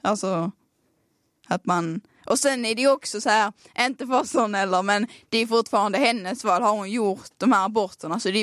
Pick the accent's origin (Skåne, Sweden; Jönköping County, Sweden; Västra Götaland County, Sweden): Skåne, Sweden; accent: Skåne; Och jag har ganska grov dialekt, jag vet det. Det är liksom ingen så. För jag alltid hör det så fort jag träffar folk. Att bara, du är från Skåne va? Ja. Jo.